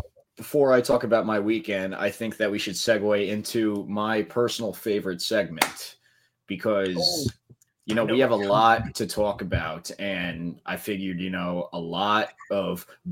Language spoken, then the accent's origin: English; New York, United States; And let me just say, as a New Yorker